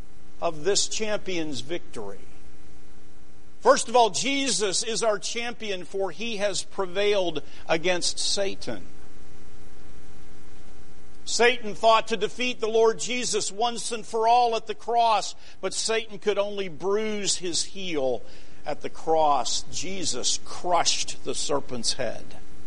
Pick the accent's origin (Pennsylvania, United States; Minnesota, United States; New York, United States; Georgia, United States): Pennsylvania, United States; I grew up in Pennsylvania. Of course, you go to Gettysburg.